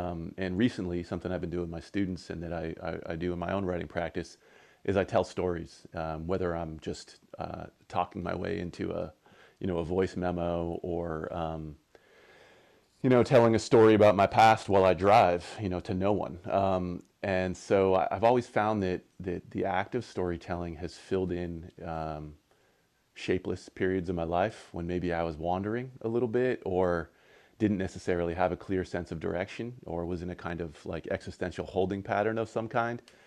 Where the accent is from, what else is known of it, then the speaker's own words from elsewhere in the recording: Maine, United States; I take a walk every morning and go down to the river in my hometown, the Androscoggin